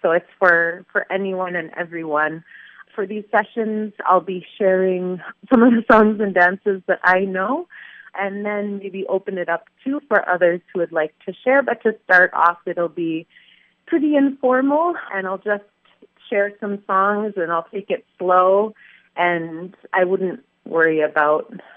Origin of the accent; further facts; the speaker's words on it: Aleknagik, Alaska, United States; also born or lived in Dillingham; now in Anchorage, United States; I grew up in Aleknagik and Dillingham, and I currently reside in Anchorage.